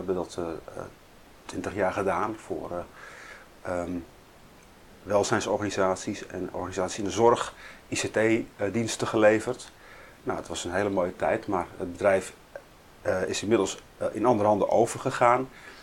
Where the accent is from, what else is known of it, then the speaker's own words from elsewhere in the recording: Amstelveen, North Holland, Netherlands; now in Aalsmeer, Netherlands; Ik kom ook oorspronkelijk uit Amstelveen. Daar ben ik in 1965 geboren. En daar heb ik mijn hele leven gewoond.